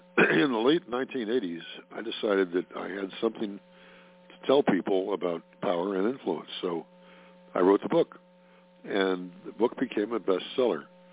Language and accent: English; Cleveland, Ohio, United States; also born or lived in Forest Hills, New York; I was born in Forest Hills, New York. But at an early age, less than two, my dad, who was with Scripps Howard, moved out to Cleveland, Ohio. I went along with him.